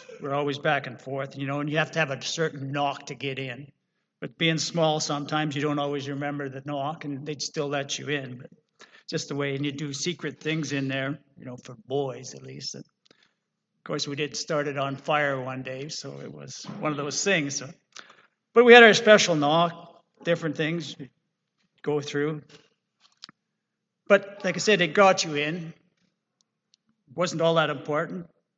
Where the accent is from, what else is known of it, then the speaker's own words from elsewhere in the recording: Regina, Saskatchewan, Canada; So if we get lost, we can just pull a coin out and say, oh, I'm from Regina. I know where I'm from.